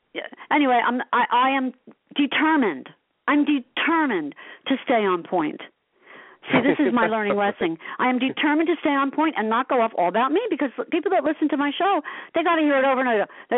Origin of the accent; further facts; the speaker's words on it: Asbury Park, New Jersey, United States; I grew up in Asbury Park. You know that? I love everything about Asbury Park.